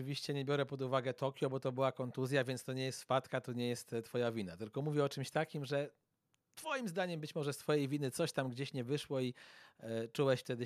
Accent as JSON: {"language": "Polish", "town": "Płock", "region": "Masovian Voivodeship", "country": "Poland", "said": "a ja jestem z Płocka"}